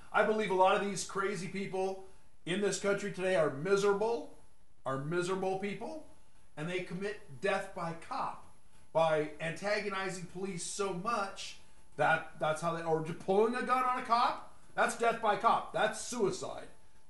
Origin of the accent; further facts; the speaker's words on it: California, United States; Now, I growing up in Southern California in an all-white community, I really didn't know about